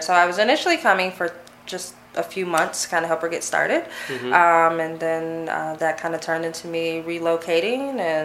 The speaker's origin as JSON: {"language": "English", "town": "Philadelphia", "region": "Pennsylvania", "country": "United States", "tie": "born there", "said": "No, so we're from the East Coast originally. My mom's from New York. I was born in Philadelphia."}